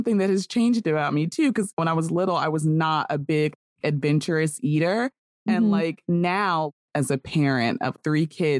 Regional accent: Georgia, United States; also born or lived in Texas; And I'm from Georgia. So, well, Texas technically, but that's military. So it's, again, whole different conversation. But grew up mostly in Georgia where it's normally pretty mild.

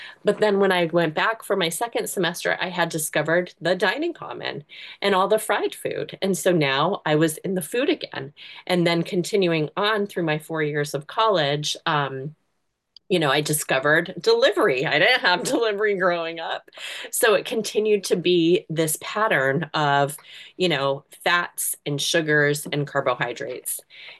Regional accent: Massachusetts, United States; I'm from Massachusetts.

